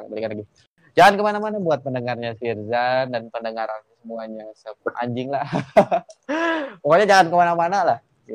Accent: Bandung, West Java, Indonesia; aing merasa sebagai orang Bandung merasa terhina gini

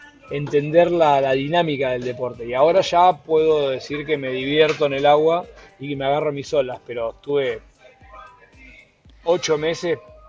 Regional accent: Mar del Plata, Buenos Aires Province, Argentina; born there; Yo nací en Mar del Plata

